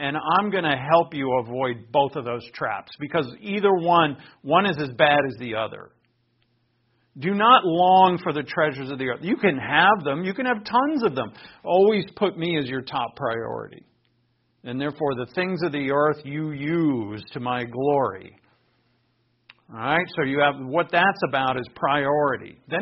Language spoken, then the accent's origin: English; Northeast, United States; Where I grew up in the Northeast, that's where the Puritans landed.